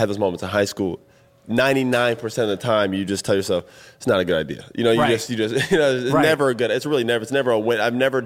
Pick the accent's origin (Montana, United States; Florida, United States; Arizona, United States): Florida, United States; I'm from Florida. I really know nothing about the rivalry.